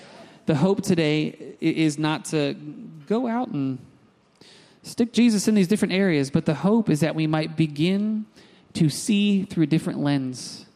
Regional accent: United States; We grew up in America.

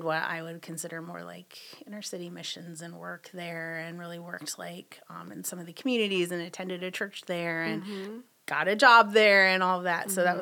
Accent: Boulder, Colorado, United States; Growing up in Boulder, I was part of a youth group that really like emphasized missions.

